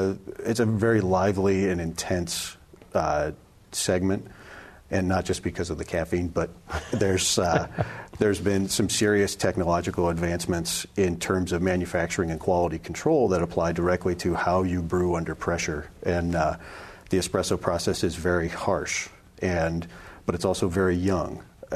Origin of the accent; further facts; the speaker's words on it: Traverse City, Michigan, United States; also born or lived in Montana; I'm from Traverse City, but moved out west to play in the snow and ended up rooming with a coffee roaster.